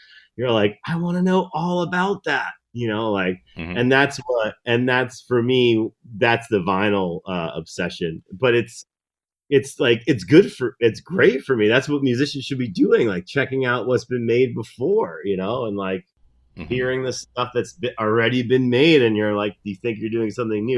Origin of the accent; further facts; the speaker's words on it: New Jersey, United States; In a way, which is kind of crazy because I'm from New Jersey, but I just love New Orleans.